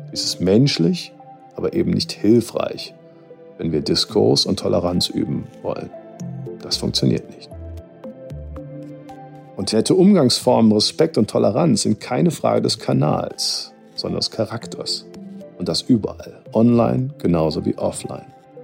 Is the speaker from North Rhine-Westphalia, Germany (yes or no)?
yes; Cologne, North Rhine-Westphalia, Germany; wie es zu mir als Kölner am besten passt